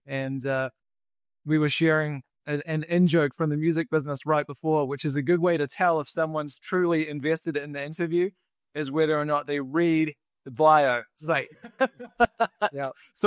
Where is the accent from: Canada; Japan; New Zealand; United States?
New Zealand; accent: New Zealand; The strange accent that I have is from New Zealand. I grew up in New Zealand, a beautiful place filled with amazing beaches and amazing people.